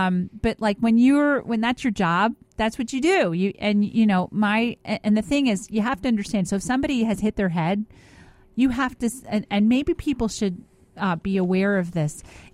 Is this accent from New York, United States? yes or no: yes; Queens, New York, United States; I'm from Queens.